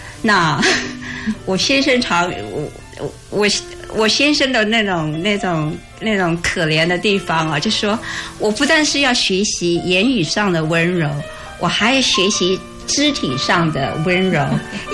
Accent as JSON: {"language": "Chinese", "country": "Taiwan", "lives_now": "United States", "said": "我从台湾过来"}